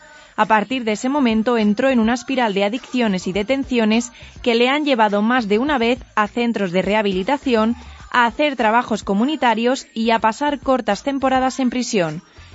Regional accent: Spain; como los españoles somos mucho de culo veo, culo quiero

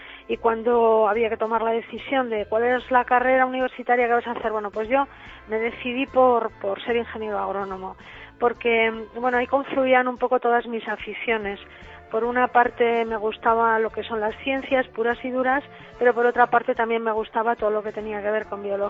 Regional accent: La Rioja, Spain; siendo agrónomo y siendo riojana

